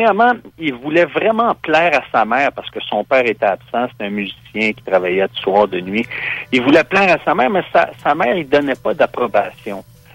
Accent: Montreal, Quebec, Canada; moi, j'habitais sur le boulevard O'Brien quand j'étais jeune à Montréal.

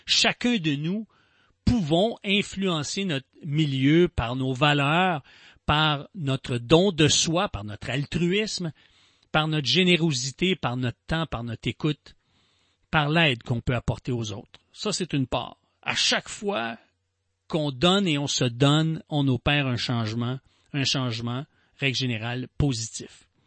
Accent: Montreal, Quebec, Canada; born there; Je suis un Québécois, je suis né à Montréal, je suis fier d'être Québécois, j'aime la langue française

